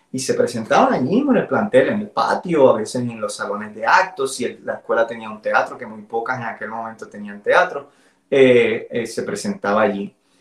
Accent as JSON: {"language": "Spanish", "town": "Vega Baja", "country": "Puerto Rico", "tie": "born or raised there", "said": "en mi pueblo donde yo crecí, que es Vega Baja, en el norte de Puerto Rico"}